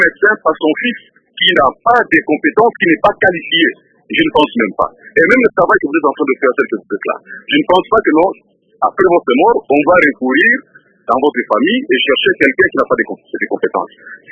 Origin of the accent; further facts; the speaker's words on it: DR Congo; nous sommes Congolais